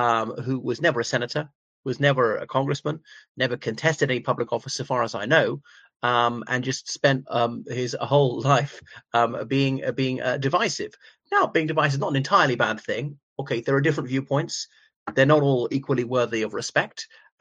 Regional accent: Ireland; from Ireland.

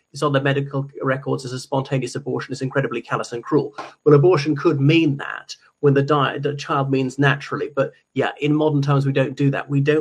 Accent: Ireland; from Ireland. Talking about news from Ireland, not from my part, the Republic, but from the North.

